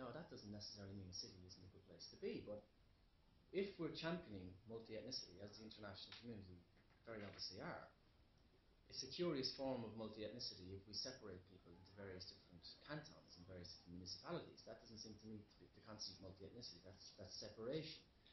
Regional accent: Limerick, Munster, Ireland; I'm from Limerick. There's only Limerick people in Limerick. You know, it isn't a multi-ethnic city

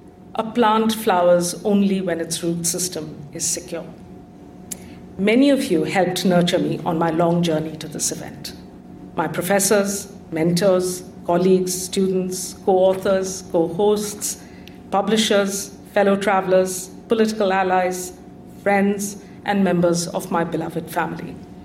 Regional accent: London, United Kingdom; And as a Londoner, the London Underground inspires me every day as a space for civic cultivation.

